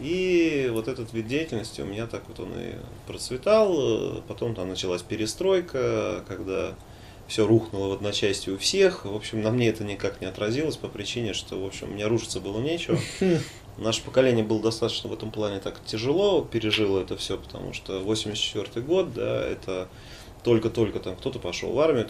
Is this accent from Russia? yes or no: yes; Moscow, Russia; born there; moved away as an adult; я родился в Москве, я всю жизнь прожил в Советском Союзе